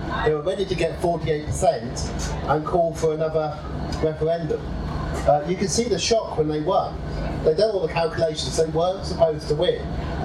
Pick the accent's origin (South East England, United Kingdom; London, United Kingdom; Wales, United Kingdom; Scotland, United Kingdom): South East England, United Kingdom; Oxford; I grew up in Oxford. I was taken to see the car plant as a small boy.